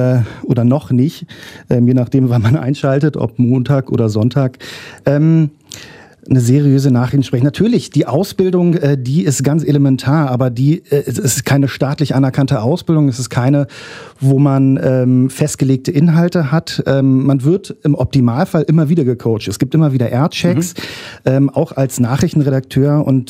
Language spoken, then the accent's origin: German; Berlin, Germany; also born or lived in France / North Rhine-Westphalia; Ich habe in Düsseldorf gewohnt zwischenzeitlich, obwohl ich als Urberliner ja eigentlich hier zu Hause bin. War vorher noch in Frankreich und bin danach nicht zurück nach Berlin gekehrt, sondern nach Nordrhein-Westfalen.